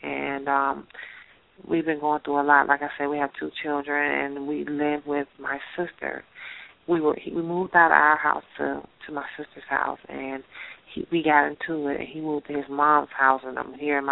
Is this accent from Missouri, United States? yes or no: no; Virginia, United States; and I'm from Virginia.